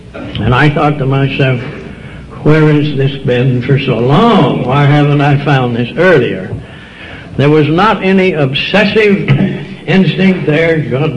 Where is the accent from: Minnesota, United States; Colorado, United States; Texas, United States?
Texas, United States; Tyler; As I said, I'm an East Texas clod. I was raised down in Tyler, Texas. Most people don't know where Tyler is, and sometimes I don't.